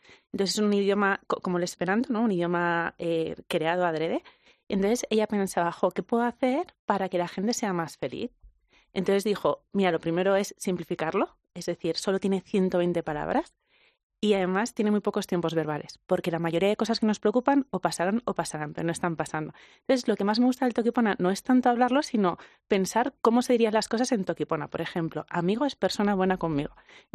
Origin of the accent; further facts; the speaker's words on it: Valencian Community, Spain; En valenciano, yo soy valenciana, se utilizan vegetales